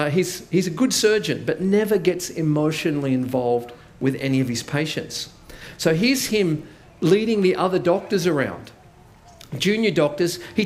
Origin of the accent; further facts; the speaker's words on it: New South Wales, Australia; I grew up in New South Wales. Now for me, as a kid, that meant playing rugby league.